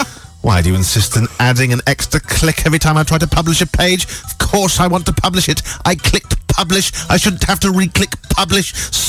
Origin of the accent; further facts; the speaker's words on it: England, United Kingdom; It's pronounced Lieutenant. Since we are English, the Americans pronounce it Lieutenant.